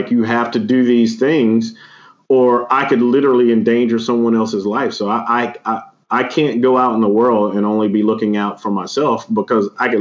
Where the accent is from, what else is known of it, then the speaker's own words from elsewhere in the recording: Greenwood, Mississippi, United States; That you were in my hometown.